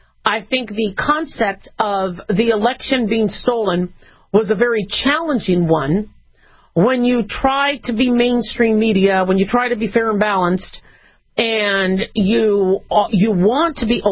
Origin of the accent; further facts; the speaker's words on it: United States; I mean, you know, I'm an American.